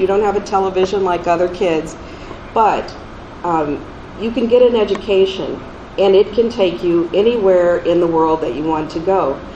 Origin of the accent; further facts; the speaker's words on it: Los Angeles, California, United States; also born or lived in Florida; I was born in Florida, but my earliest memories are actually South Central Los Angeles, where my mother had moved